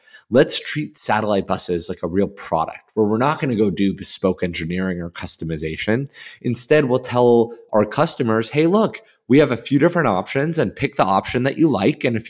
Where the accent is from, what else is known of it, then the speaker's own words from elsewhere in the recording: Los Angeles, California, United States; So I grew up here in Los Angeles.